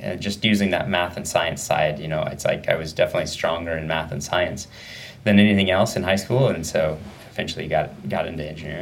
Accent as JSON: {"language": "English", "town": "Medford", "region": "Oregon", "country": "United States", "tie": "born or raised there", "said": "but most of the time went to school and everything in Southern Oregon, Medford area, and grew up there."}